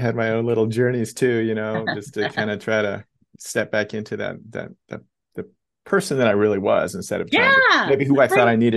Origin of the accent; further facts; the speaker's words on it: Oregon, United States; now in Los Angeles, United States; From Oregon originally, yeah.